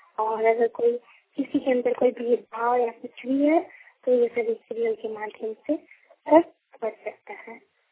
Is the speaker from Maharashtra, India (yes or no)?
no; Bihar, India; ग्रामपुर साइला तो गोखानी and district Madhubani, मैं बिहार की रहने वाली हूँ।